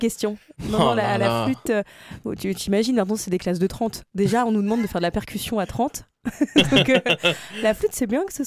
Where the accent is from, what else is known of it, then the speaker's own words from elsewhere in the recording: Le Mans, Pays de la Loire, France; Alors, je viens du Mans, j'ai commencé la musique en 2020 pendant le Covid